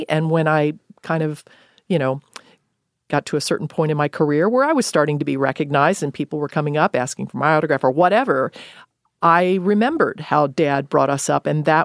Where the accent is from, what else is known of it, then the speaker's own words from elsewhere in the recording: Cincinnati, Ohio, United States; I think they liked the fact that I was from Cincinnati, you know, born and raised.